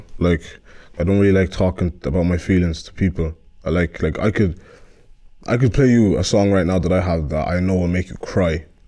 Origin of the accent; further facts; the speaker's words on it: Portlaoise, Leinster, Ireland; I'm from Portlaoise, and I'm a rapper.